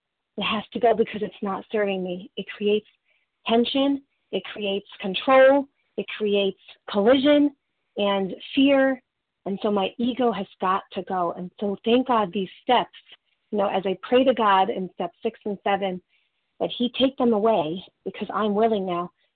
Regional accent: Canada; I'm between all the Californians. But I'm CA also from Canada

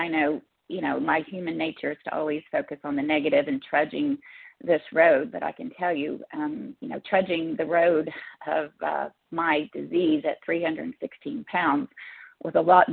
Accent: Oklahoma, United States; I am from Oklahoma.

